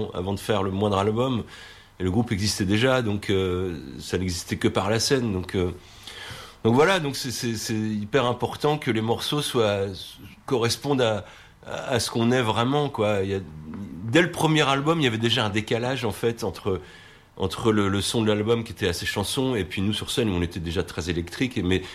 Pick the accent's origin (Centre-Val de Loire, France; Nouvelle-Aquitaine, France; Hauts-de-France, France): Centre-Val de Loire, France; de Paris à chez nous dans le Berry